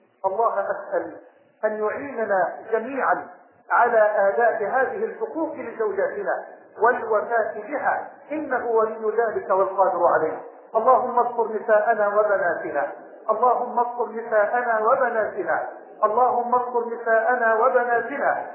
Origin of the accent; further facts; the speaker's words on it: Egypt; اللهم اني اسألك ان تجعل بلدنا مصر واحة للامن والامان